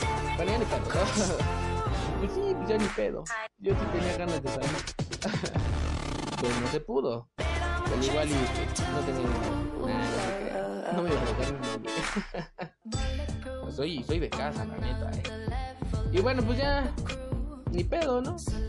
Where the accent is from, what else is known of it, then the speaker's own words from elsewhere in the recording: Mexico; Porque como buen mexicano yo creo que serían capaces, y me uno, a irme a divertir primero